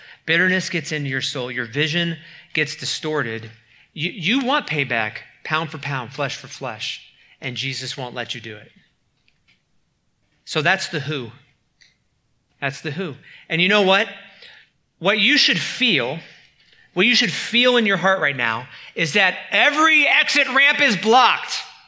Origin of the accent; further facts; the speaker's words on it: Midwest, United States; I'm from the Midwest. It was called Minnesota nice.